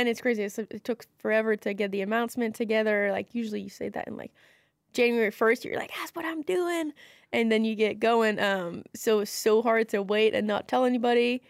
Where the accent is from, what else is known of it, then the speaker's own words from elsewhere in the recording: Quebec, Canada; English is a second language; moved away as an adult; now in Oliver Springs, United States; I say it both ways. It doesn't matter. I'm French-Canadian. I come from Quebec, and I moved down here first in Brevard 3 years ago to go to college